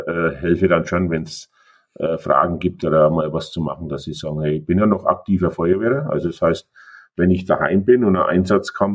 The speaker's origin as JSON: {"language": "German", "town": "Burgstall", "region": "Bavaria", "country": "Germany", "tie": "born or raised there", "said": "Meine Heimat, also Burgstall."}